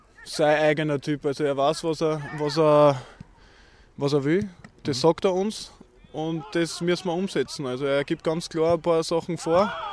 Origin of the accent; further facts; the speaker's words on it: Linz, Upper Austria, Austria; Linz ist meine Heimatstadt, der Verein ist super, die Fans sind super.